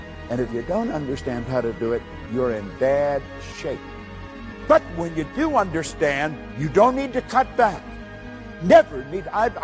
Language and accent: English; Ontario, Canada; I was raised in Northern Ontario.